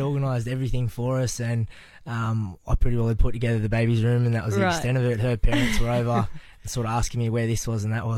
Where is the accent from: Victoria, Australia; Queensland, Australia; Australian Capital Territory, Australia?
Queensland, Australia; Gold Coast; Yeah, I'm from the Gold Coast, and Northern New South Wales is where most of my family is